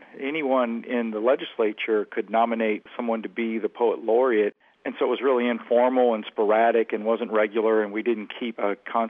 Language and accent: English; Louisiana, United States; I write an awful lot about growing up in South Louisiana and the region and Cajun culture and my own family life and the impact all that's had on me growing up